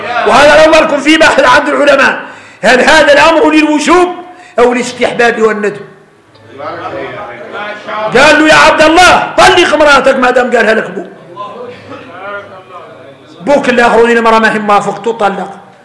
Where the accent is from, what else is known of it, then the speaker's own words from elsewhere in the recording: Mauritania; كلمة نقولها احنا موريتاني